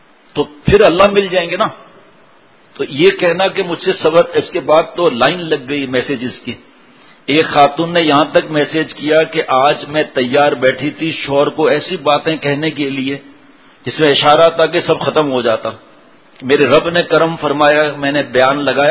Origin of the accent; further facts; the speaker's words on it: Tharparkar, Sindh, Pakistan; ہم گاؤں کے رہنے والے ہیں ریگستان کے اندر, تو ہم دیکھتے تھے کہ کیونکہ پیدائش یہاں کی لیکن جاتے تھے گاؤں تھرپارکر